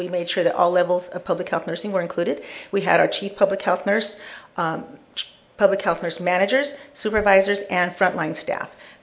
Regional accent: San Diego, California, United States; to welcome you all to San Diego, my hometown.

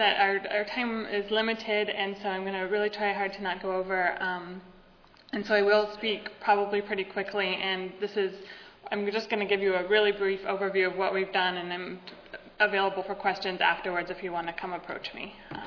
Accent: California, United States; And I'm from California, and so today was a pretty early day

